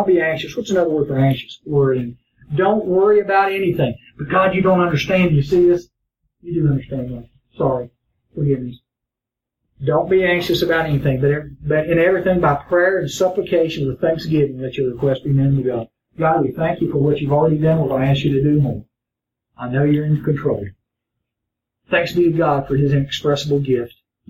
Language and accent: English; Virginia, United States; He grew up in country like me. I'm from Giles.